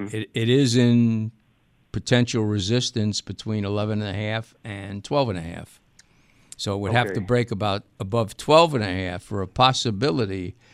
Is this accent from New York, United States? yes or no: yes; New York City, New York, United States